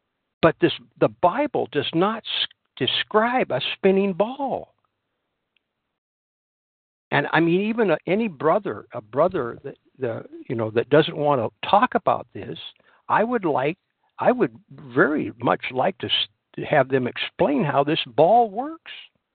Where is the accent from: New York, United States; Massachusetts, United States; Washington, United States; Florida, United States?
Washington, United States; I'm from Washington. The Columbia River comes from the Canadian border, travels about 400 miles.